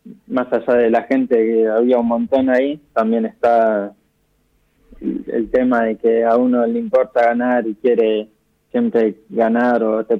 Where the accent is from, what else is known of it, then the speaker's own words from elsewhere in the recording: Buenos Aires, Argentina; De Buenos Aires.